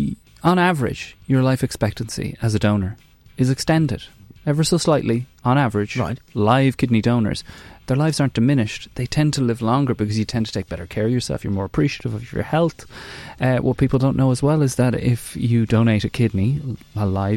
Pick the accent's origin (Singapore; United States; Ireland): Ireland; now in London, United Kingdom; I moved here 4 years ago from Ireland, I was baffled by some of the behaviour of some of the people in London.